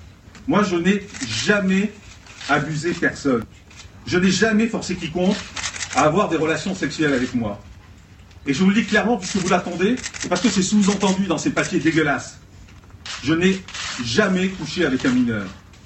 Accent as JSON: {"language": "French", "region": "Corsica", "country": "France", "said": "Vous savez, je suis corse."}